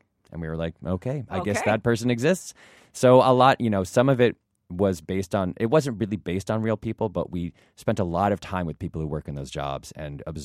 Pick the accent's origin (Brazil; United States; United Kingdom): United States; Ann Arbor, Michigan; Oh, great. I'm from Ann Arbor.